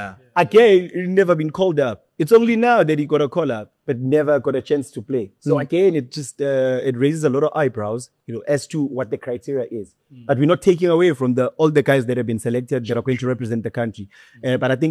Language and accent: English; South Africa; as a South African, I think I'm entitled to play for the national team.